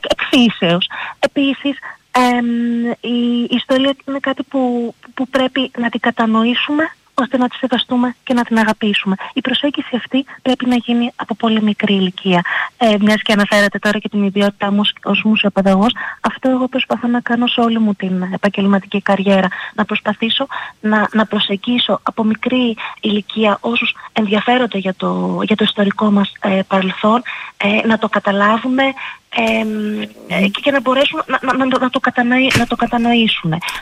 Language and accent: Greek; Komotini, Eastern Macedonia and Thrace, Greece; Η Θράκη είναι ο τόπος μου, κατοικώ στη Κομωτινή.